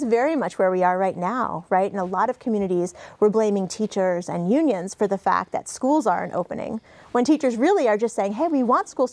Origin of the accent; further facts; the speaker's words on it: New York City, New York, United States; now in Grand Forks, United States; And so, yeah, I've been surprised moving to Grand Forks after growing up in New York City about how much actually is the same.